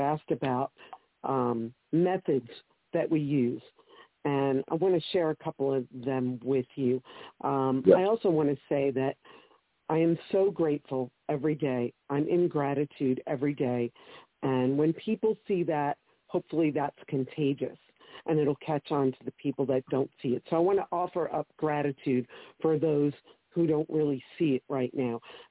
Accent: New Jersey, United States; I am also from New Jersey, and I love your show.

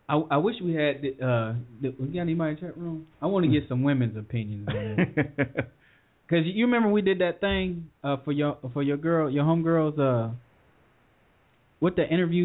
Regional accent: Indianapolis, Indiana, United States; moved away; Because I'm from Indianapolis. Back then, when I left, that wasn't popular.

